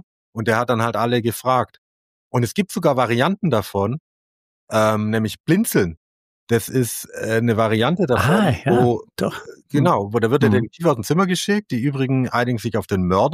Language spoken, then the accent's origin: German; Southern Germany, Germany; ich komme halt aus Süddeutschland und da haben wir das unter dem Namen gespielt.